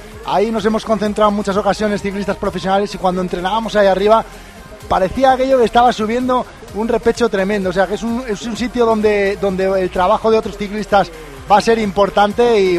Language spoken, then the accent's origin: Spanish; Cangas de Narcea, Asturias, Spain; Soy de cerca de Lugo, pero de Cangas de Narcea concretamente.